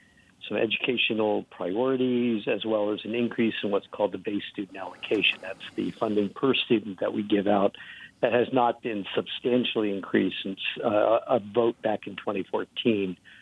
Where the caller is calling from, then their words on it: Anchorage, Alaska, United States; Anchorage, Alaska. I've been out gardening